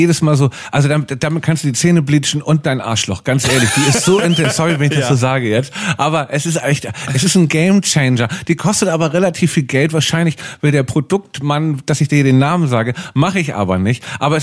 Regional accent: Northern Germany, Germany; Und wir sind ja beide Norddeutsche.

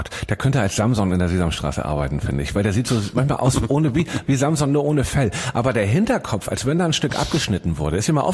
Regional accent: Hamburg, Germany; Ich rede manchmal schlecht über Hamburg, weil es meine Heimat nicht so liebe und man diese Veränderungen mich stören.

